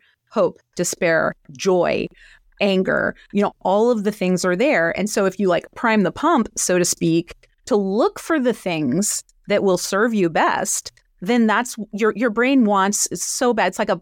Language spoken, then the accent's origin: English; New Orleans, Louisiana, United States; growing up in New Orleans, Louisiana, this girl was told